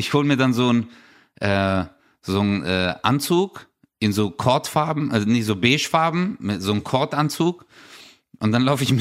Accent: Stuttgart, Baden-Württemberg, Germany; Hat man bei uns in Stuttgart gesagt.

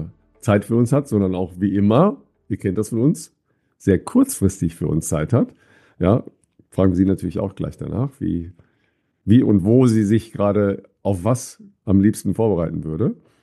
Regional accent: Dorsten, North Rhine-Westphalia, Germany; Ich war ja in meiner Heimat, ne, im wunderbaren Dorsten. Kennt ihr alle im nördlichen Ruhrgebiet, ne?

